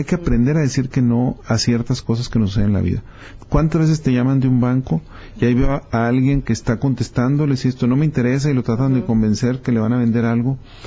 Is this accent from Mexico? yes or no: yes; Delicias, Chihuahua, Mexico; yo soy de Delicia, Chihuahua.